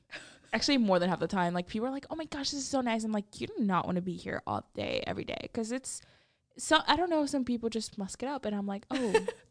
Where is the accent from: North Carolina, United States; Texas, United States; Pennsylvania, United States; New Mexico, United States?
Texas, United States; I was like, I am from Texas, but I'm never outside for more than 30 minutes at a time.